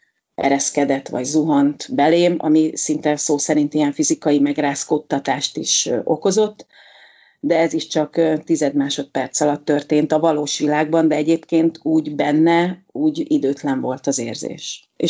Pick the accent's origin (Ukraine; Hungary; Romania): Hungary; Dunaújváros, Fejér; Hát Dunajvárosban nevelkedtem, ami egy abszolút ilyen kommunista város volt